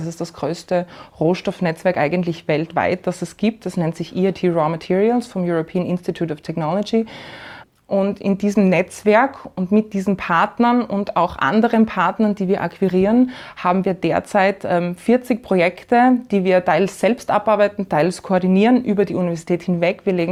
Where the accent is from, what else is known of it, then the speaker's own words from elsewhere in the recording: Graz, Styria, Austria; Wie gesagt, ich komme aus Graz. Ich habe in Graz auch Anglistik und Amerikanistik studiert